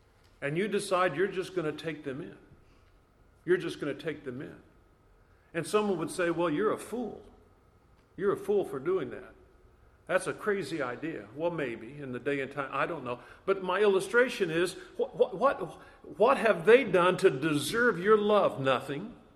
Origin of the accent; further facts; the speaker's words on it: Florida, United States; I'm from Florida, and I'm up here in the woods of Vermont